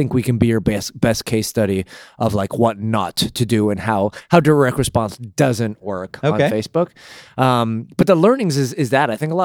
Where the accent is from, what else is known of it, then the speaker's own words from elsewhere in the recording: Canada; Now, keep in mind, I'm Canadian, so we have terrible reward systems.